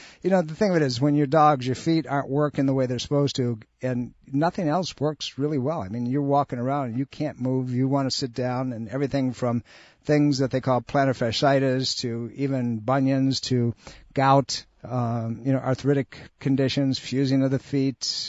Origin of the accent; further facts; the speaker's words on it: New York, United States; I grew up in Western New York State, and you know how to get around in this stuff